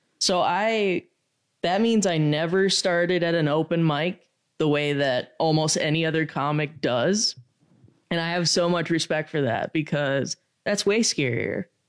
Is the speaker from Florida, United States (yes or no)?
no; West Allis, Wisconsin, United States; yeah, because I'm from West Allis, so it's like I just went to college in Kenosha and then just moved back when that was done.